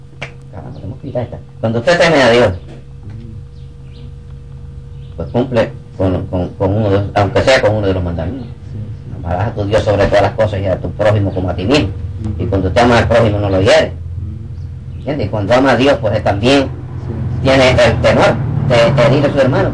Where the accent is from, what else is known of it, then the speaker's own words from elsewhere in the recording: Puerto Rico; somos puertorriqueños